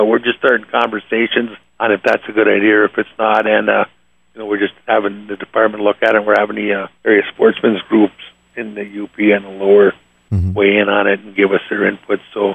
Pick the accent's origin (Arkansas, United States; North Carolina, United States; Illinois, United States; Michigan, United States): Michigan, United States; White Pine; now in Ontonagon, United States; I'm from Ontonagon, and I was born and raised in White Pine, Michigan, that not many people can claim.